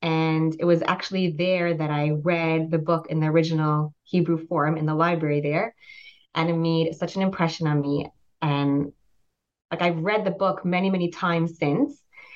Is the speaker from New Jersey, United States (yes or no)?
no; Pittsburgh, Pennsylvania, United States; moved away as an adult; I grew up in the States, moved around a lot as a child, but I spent most of my childhood years in Pittsburgh, Pennsylvania. I grew up in a Chabad Hasidic family, and when I finished high school, I went to Isra